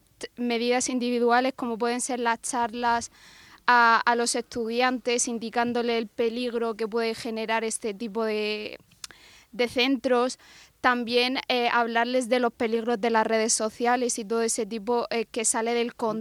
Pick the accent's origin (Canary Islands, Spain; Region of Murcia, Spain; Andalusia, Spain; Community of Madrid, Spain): Region of Murcia, Spain; Murcia; En mi caso, yo tengo el ejemplo, soy de Murcia